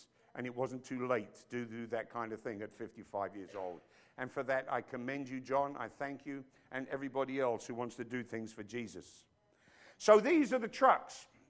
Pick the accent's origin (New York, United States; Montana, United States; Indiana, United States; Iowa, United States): New York, United States; I said, we're from New York, so we're calling the truck Vinny.